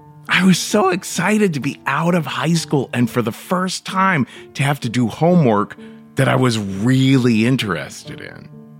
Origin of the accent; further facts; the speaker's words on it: Ohio, United States; I was polite as could be because, you know, I'm from Ohio.